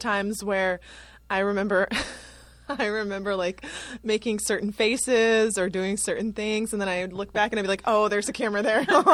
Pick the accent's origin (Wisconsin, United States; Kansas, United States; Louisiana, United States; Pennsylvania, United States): Kansas, United States; Yes, I do. I'm from Kansas originally, so everybody there